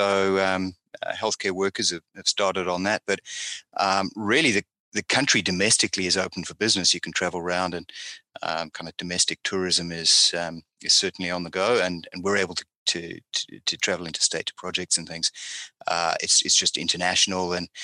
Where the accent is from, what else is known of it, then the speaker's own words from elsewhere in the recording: Cape Town, Western Cape, South Africa; also born or lived in Zimbabwe; Zimbabwe, my family moved down to South Africa. So we kind of moved out of the gold business, and I grew up in Cape Town